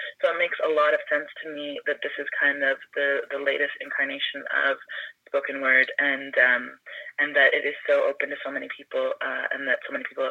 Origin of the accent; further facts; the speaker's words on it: Markham, Ontario, Canada; now in Vancouver, Canada; I'm originally from Toronto and just north of Toronto in Markham.